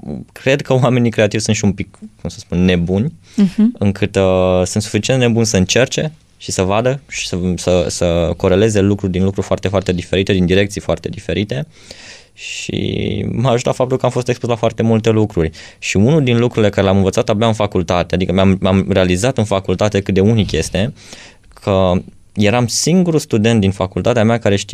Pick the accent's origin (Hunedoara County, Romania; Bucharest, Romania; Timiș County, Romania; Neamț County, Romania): Bucharest, Romania; M-am născut în București, la clinica la Giulești